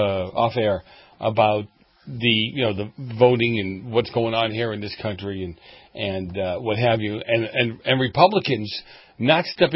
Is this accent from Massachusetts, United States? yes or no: yes; Boston, Massachusetts, United States; again, you're from New York, I'm from Boston. We know what cheating looks like.